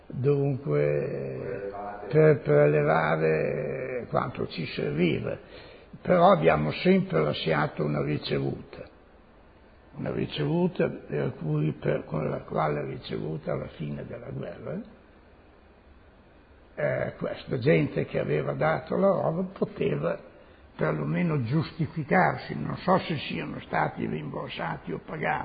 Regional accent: Castel Maggiore, Emilia-Romagna, Italy; born there; Sono nato a Castelmaggiore, un paese vicino a Bologna, il 27 maggio 1923.

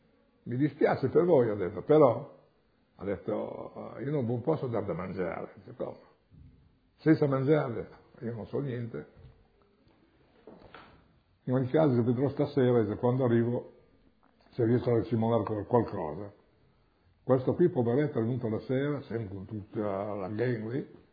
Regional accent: Friuli-Venezia Giulia, Italy; Dopo Cividale siamo passati nel mio paese, alle Manzacco, siamo passati.

